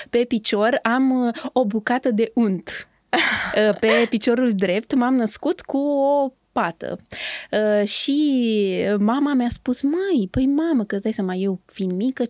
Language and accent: Romanian; Romania; Cred că vine din ADN-ul nostru ca români, avem această stare conflictuală și ne place să avem noi dreptate.